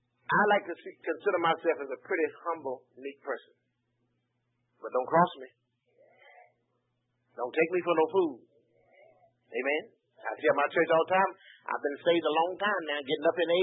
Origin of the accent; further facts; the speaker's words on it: Beaufort, South Carolina, United States; I grew up right down in Beaufort at Queen Street Baptist Church